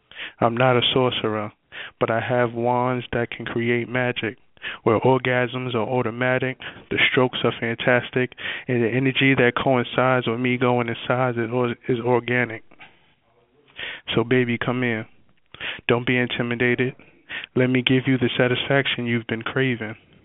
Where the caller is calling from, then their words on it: Queens, New York, United States; from Queens.